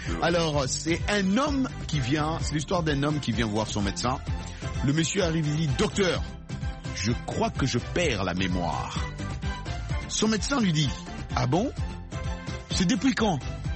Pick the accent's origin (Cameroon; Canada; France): Cameroon; Donc je suis camerounaise.